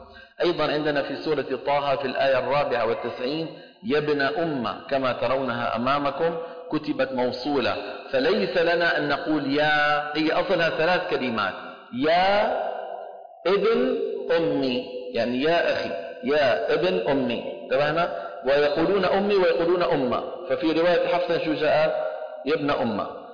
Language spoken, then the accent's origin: Arabic; Saudi Arabia; عندنا في السعودية يقولون دحين